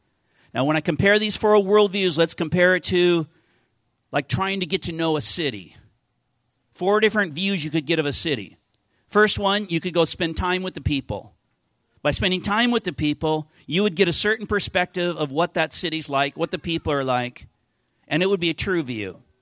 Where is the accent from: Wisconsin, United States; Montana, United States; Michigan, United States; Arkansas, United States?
Montana, United States; Helena; I was raised in Helena.